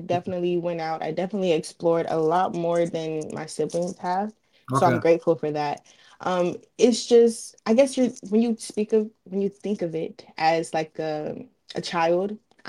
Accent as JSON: {"language": "English", "town": "Hinesville", "region": "Georgia", "country": "United States", "tie": "born or raised there", "said": "I grew up in Hinesville, Georgia. It's an hour away from Savannah. Growing up, I was raised by a single parent, like household with my mom."}